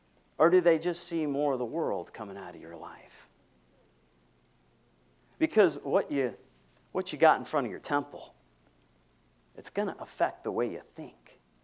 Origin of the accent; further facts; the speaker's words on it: Fort Myers, Florida, United States; I grew up in Fort Myers.